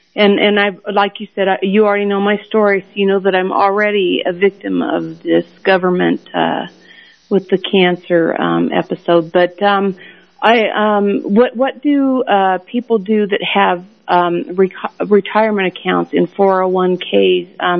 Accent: Fort Collins, Colorado, United States; I'm from Fort Collins, Colorado.

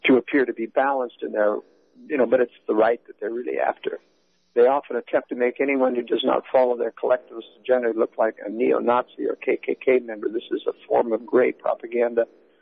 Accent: Oregon, United States; while Ron Wyden, a Democrat from Oregon, my home state

